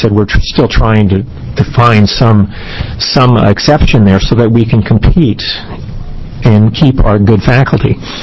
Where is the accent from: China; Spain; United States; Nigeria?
United States; Bend, Oregon; I'm an attorney from Bend, Oregon